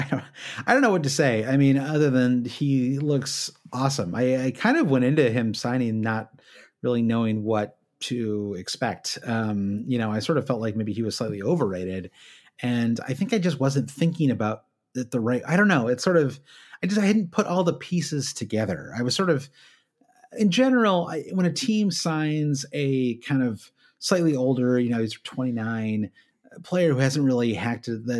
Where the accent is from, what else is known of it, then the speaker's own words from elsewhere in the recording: United States; maybe I'm a little biased as an American